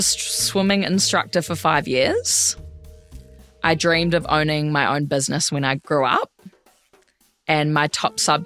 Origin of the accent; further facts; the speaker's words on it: New Zealand; now in Gold Coast, Australia; I mean, I moved from New Zealand and I didn't have friends, so it took a while to build my friendships there.